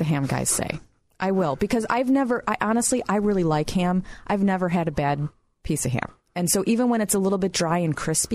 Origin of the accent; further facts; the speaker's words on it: Rockford, Illinois, United States; My whole family's covered in tattoos. You know, we are from Rockford.